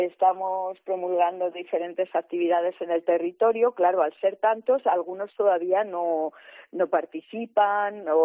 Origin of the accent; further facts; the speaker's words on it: Monsagro, Castile and León, Spain; Yo, como sabes, en Monsagro, mi pueblo, tenemos un centro de interpretación de paleontología de la piedra fósil.